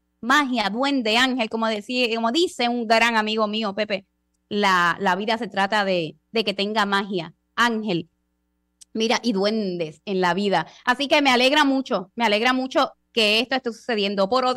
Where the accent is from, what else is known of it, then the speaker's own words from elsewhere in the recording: San Juan, Puerto Rico; now in Aguadilla, Puerto Rico; yo que vivo en Aguadilla, en el oeste, ustedes saben que soy de San Juan